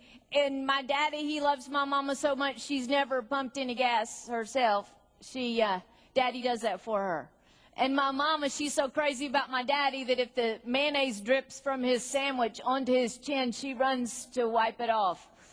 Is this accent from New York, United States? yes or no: no; Mount Airy, North Carolina, United States; born there; I was born in Mount Airy, North Carolina. I know that's shocking to you. Mount Airy just happens to be the hometown of Andy Griffith.